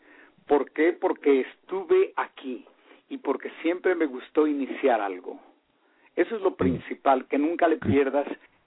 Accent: Mexico; moved away as an adult; cuando yo me vine de México en 1945, 46, lo hice por una razón muy grande.

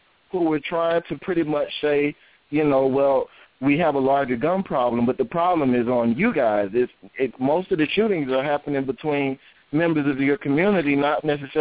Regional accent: Tallahassee, Florida, United States; there was a rash of shootings in my hometown, Tallahassee, Florida.

